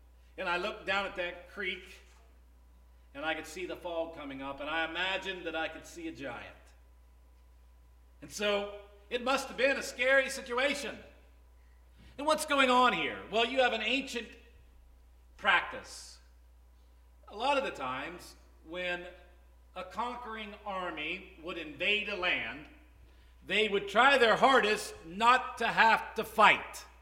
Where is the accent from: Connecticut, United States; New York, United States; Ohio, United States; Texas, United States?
Ohio, United States; Bellsville; By the way, I grew up in Bellsville, Ohio. And we called that Little West Virginia